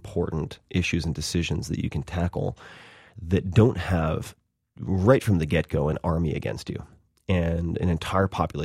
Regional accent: Long Island, New York, United States; And I grew up on Long Island. How embarrassing is that?

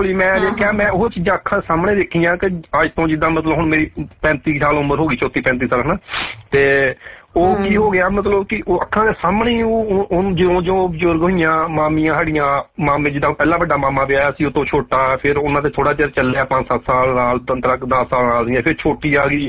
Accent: Bhaini Paswal, Punjab, India; ਸਾਡਾ ਪਿੰਡ ਭੈਣੀ ਪਸਵਾਲ

